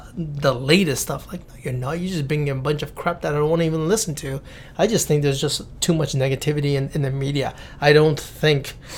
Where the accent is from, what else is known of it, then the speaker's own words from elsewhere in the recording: Vancouver, British Columbia, Canada; growing up in East Vancouver, 90s was more scary than today.